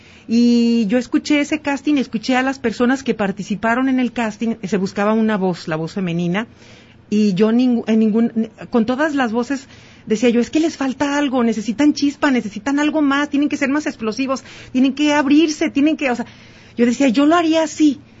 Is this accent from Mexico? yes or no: yes; San José de la Tinaja, Jalisco, Mexico; de donde yo soy, de mi ranchito que se llama San José de la Tinaja, orgullosamente, en el rumbo de Zapotiltic, para quienes ubican esta región sur del estado de Jalisco. Bueno, Zapotiltic es mi municipio donde yo soy originaria.